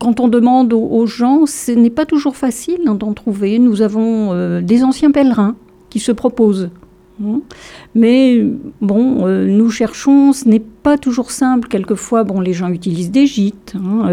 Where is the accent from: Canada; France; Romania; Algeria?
France; Brittany; Je suis des Côtes d'Armor